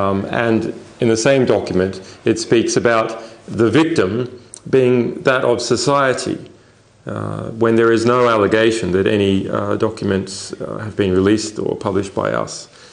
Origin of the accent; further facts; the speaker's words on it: Australia; my home country Australia